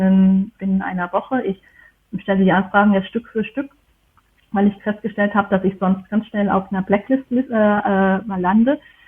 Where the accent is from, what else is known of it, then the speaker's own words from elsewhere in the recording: Germany; ich komme aus Deutschland.